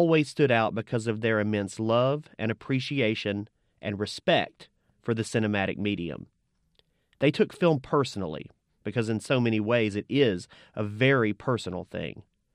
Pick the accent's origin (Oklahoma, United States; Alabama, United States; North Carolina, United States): Alabama, United States; Pisgah; I grew up in Pisgah, Alabama, a pretty small town by any standards. The closest movie theater was 30 minutes away, and the closest art house theater was a couple of hours away, minimum.